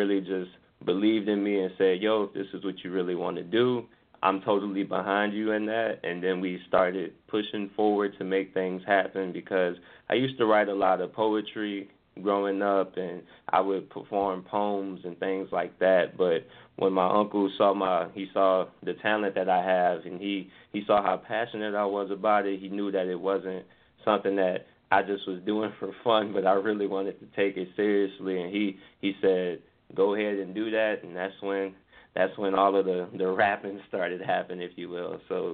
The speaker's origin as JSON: {"language": "English", "town": "New Orleans", "region": "Louisiana", "country": "United States", "tie": "born or raised there", "also_born_or_lived": "Mississippi", "said": "So born and raised in New Orleans, in that area, and I had been in the South my entire life."}